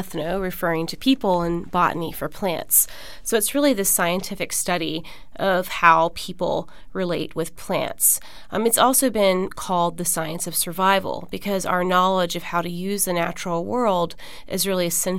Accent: Florida, United States; I grew up in South Florida and spent most of my childhood wearing no shoes and running around outside.

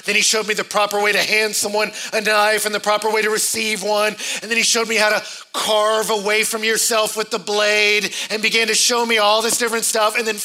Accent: Texas, United States; I grew up in Texas, so children carrying around knives is like breathing.

